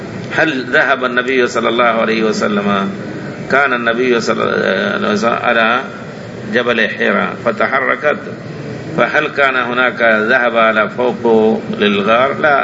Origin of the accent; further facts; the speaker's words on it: Algeria; أنا من الجزائر، عندنا في بعض المناطق صلاة الصبح لا تصلى في وقتها